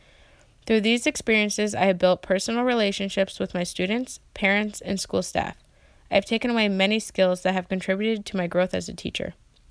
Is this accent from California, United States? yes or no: no; Guilderland, New York, United States; I'm from Guilderland, New York.